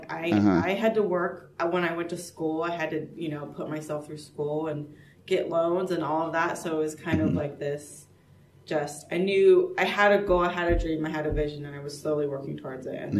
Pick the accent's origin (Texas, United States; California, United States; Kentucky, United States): California, United States; now in Bay Area, United States; I am from San Luis Obispo County, grew up there, and moved to the Bay Area about 7.5 years ago to go to school at San Jose State